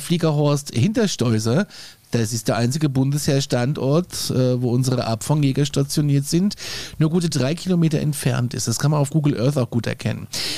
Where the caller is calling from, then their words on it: Austria; dass bei uns in Österreich bei Knittelfeld ein UFO-Hotspot ist